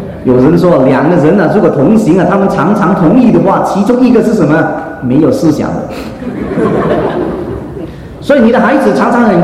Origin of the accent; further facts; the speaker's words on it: China; 我们中国孩子，我们中国长大的人呢，老是问我们一个问题